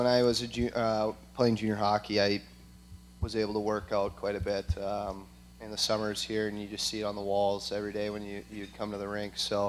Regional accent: Bemidji, Minnesota, United States; from Bemidji, Minnesota, management and entrepreneurship major.

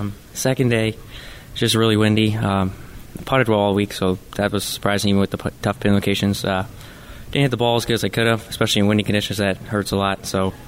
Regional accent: Canada; basically being Canadian, so it was a good fit for me.

